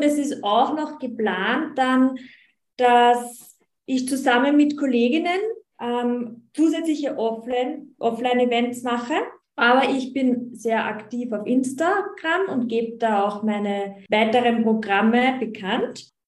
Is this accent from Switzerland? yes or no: no; Austria; ich komme aus Österreich und ich bin eigentlich ausgebildete Volksschullehrerin